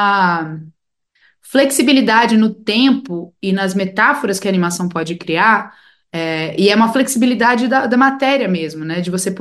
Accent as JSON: {"language": "Portuguese", "region": "São Paulo", "country": "Brazil", "said": "Eu não sou mineira, mas eu tenho visto para mineiridade, porque minha mãe é mineira. Eu sou, na verdade, de São Paulo, assim como meu pai é. E eu tenho parentes, assim, dispersos entre os estados."}